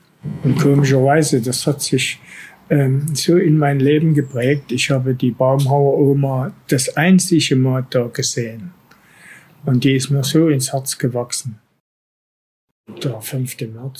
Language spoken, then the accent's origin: German; Hartau, Saxony, Germany; also born or lived in Chemnitz; ich bin geboren am 2.2.1939 in Chemnitz. Dann bin ich in der Kindheit groß geworden in Hartau. Das ist unmittelbar an der Stadtgrenze. Meine Eltern haben dort ein Lebensmittel- und Gemüsegeschäft.